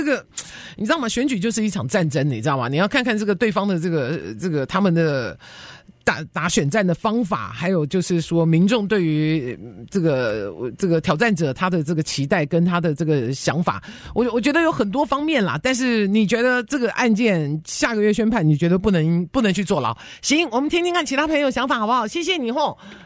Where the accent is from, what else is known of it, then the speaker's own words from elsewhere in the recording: United States; 这个我们美国人的事情